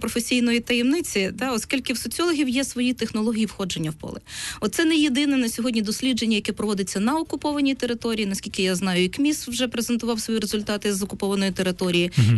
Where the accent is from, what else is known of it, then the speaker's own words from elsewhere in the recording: Donetsk, Donetsk Oblast, Ukraine; як ви правильно вже підмітили і сказали, я сама з Донецька, то для мене ця тема, вона є дуже, знаєте, актуалізованою